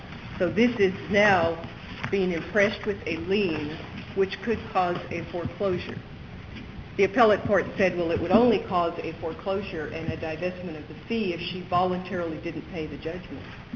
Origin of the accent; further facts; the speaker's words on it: Austin, Texas, United States; from Austin, Texas, representing this morning